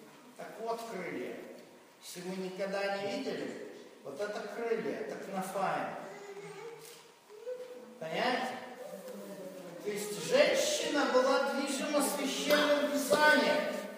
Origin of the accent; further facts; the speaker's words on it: Kremenchuk, Poltava Oblast, Ukraine; Это я в детстве в Кременчуге, у нас было вертолетное училище военное.